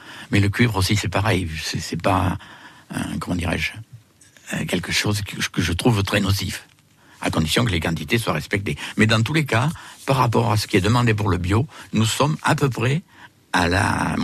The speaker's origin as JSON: {"language": "French", "town": "Campagnac-lès-Quercy", "region": "Occitanie", "country": "France", "tie": "born there", "said": "Je suis né à Campagnac-les-Quercy, dans une ferme."}